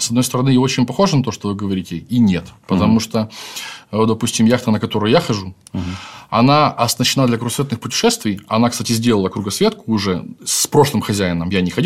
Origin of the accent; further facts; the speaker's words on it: Anapa, Krasnodar Krai, Russia; now in Crimea; И я сам родом из Анапы, я с побережья Кавказа.